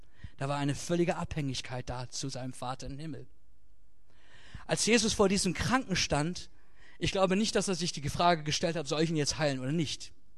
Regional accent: Lower Saxony, Germany; Das ist bestimmt nicht so bei euch hier, aber bei uns in Ostfriesland.

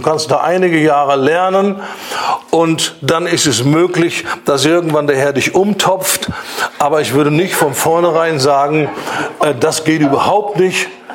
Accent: Germany; Lass uns doch mal ein bisschen locker werden, besonders als Deutsche. Wir sind schnell dabei, wenn es nicht so ist, wie wir meinen, wie es sein soll, Irrlehrer.

